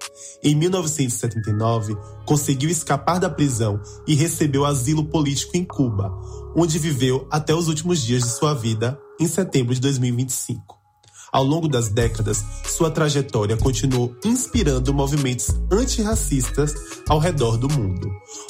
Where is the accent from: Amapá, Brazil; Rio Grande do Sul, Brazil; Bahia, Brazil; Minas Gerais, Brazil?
Bahia, Brazil; Mundo Novo; now in Salvador, Brazil; sou de Mundo Novo e moro em Salvador. Sou stylist, produtor, pesquisador e comunicador. Sou um jovem negro de cabelo cacheado curto e olhos castanhos.